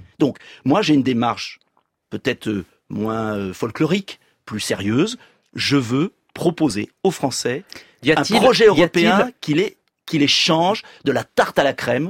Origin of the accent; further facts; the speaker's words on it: France; je suis français, je suis gaulliste, je suis un gaulliste social